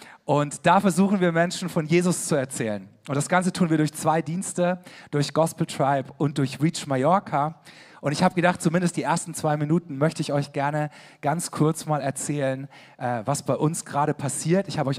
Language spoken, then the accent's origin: German; Karlsruhe, Baden-Württemberg, Germany; ich komme aus Karlsruhe